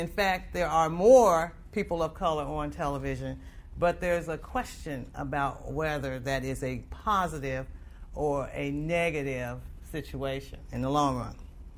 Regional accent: Chicago, Illinois, United States; When I was growing up in Chicago, a long time ago, I had a birthday on Sunday

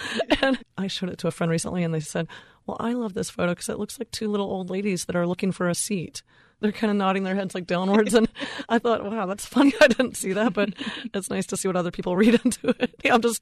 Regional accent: North Carolina, United States; now in New Orleans, United States; No, I grew up in North Carolina.

